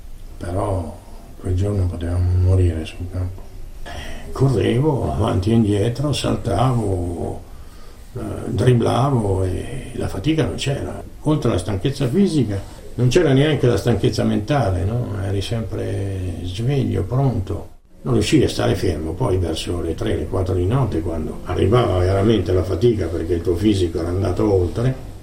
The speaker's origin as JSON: {"language": "Italian", "town": "Monticiano", "region": "Tuscany", "country": "Italy", "tie": "born or raised there", "said": "Io sono nato a Monticciano, in provincia di Siena, e vivevo lì con mio padre e mia madre e mia sorella."}